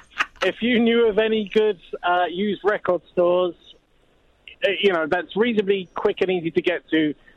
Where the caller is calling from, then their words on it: Toronto, Ontario, Canada; I am in Toronto, Ontario, Canada, well, North America.